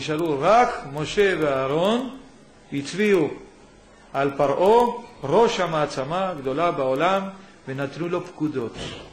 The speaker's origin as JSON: {"language": "Hebrew", "country": "Yemen", "tie": "born or raised there", "moved": "yes", "lives_now": "Israel", "said": "זה מתימן, נכון? סוף העולם שמאלה, בערך שם נולדתי. אבל שם הייתה לנו קהילה יהודיה חמה, שבאתי לארץ"}